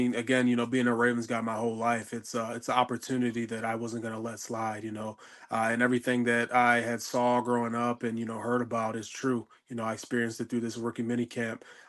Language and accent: English; Maryland, United States; you know, I'm from the Eastern Shore, so it's kind of like 5 miles outside the radius of which was allowed.